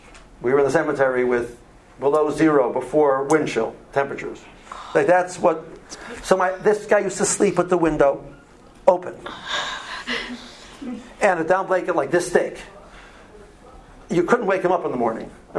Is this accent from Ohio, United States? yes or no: yes; Cleveland, Ohio, United States; When I grew up in Cleveland, in the summer, snow started in October.